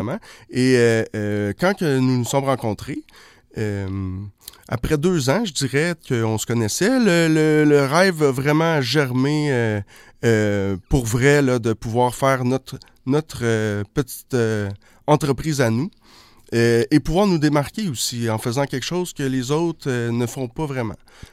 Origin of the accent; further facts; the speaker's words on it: Montreal, Quebec, Canada; j'ai grandi à Montréal et j'ai tout le temps rêvé de rester en région.